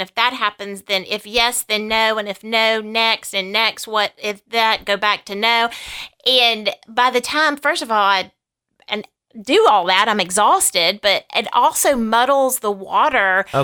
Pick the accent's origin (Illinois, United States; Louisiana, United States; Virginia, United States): Virginia, United States; I grew up in Virginia and I went to an all-women's college in South Carolina my first 2 years